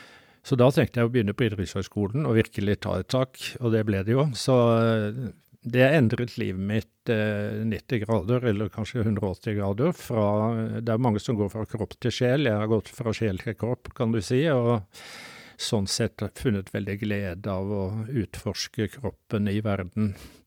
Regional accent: Grimstad, Agder, Norway; Så jeg vokste opp på Sørlandet utenfor Grimstad

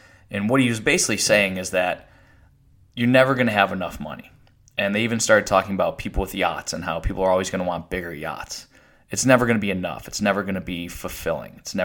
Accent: Buffalo, New York, United States; I grew up in just outside Buffalo, New York. My parents never went to college. None of my friends' parents went to college.

